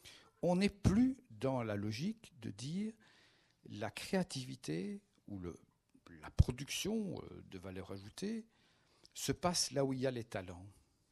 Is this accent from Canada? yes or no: no; Brussels, Belgium; Je suis bruxellois, mais j'ai travaillé dans une boîte danoise, j'ai travaillé en Allemagne, j'ai travaillé en Grande-Bretagne.